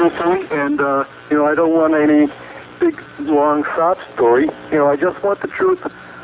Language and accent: English; Illinois, United States; I'm from Illinois.